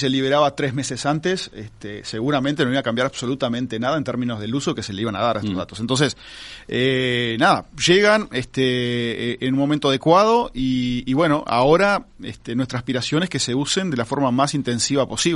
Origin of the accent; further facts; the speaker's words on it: Minas de Corrales, Rivera, Uruguay; voy a poner el ejemplo de mi pueblo en Minas de Corrales